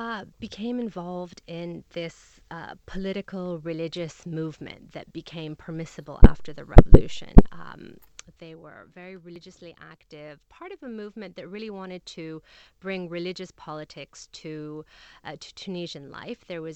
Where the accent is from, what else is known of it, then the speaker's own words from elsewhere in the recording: California, United States; I'm from California, and I don't wear a headscarf, but living here, in Europe